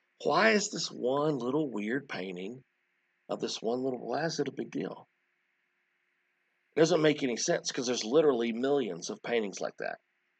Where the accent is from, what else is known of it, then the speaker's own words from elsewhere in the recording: the South, United States; I'm American and I'm from the South and you're speaking French.